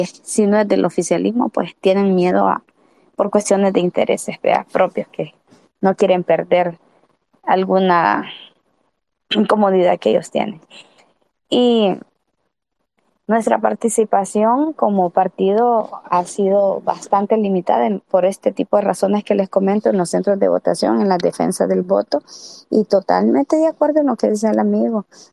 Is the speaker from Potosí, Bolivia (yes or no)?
no; La Paz, Bolivia; En el Departamento de La Paz, de donde soy, le puedo dar con mucha certeza y fe de lo que pasó.